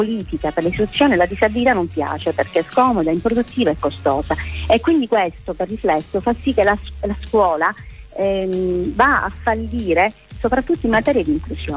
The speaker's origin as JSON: {"language": "Italian", "town": "Palermo", "region": "Sicily", "country": "Italy", "said": "diciamo, sono di Palermo"}